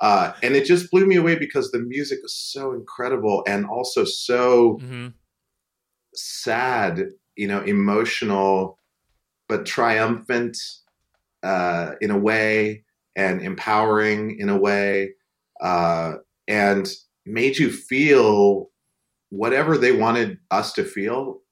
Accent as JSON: {"language": "English", "town": "Great Falls", "region": "Montana", "country": "United States", "tie": "born or raised there", "said": "I grew up in Great Falls. So we're in Helena. Helena's like an hour and a half away from Great Falls in the capital."}